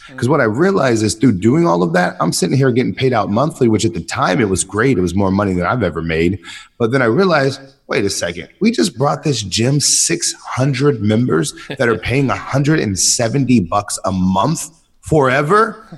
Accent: San Diego, California, United States; Born and raised in San Diego, University of San Diego.

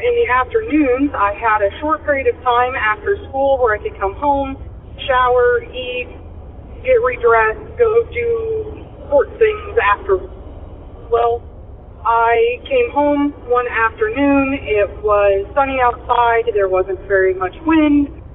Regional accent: Illinois, United States; I am from Illinois.

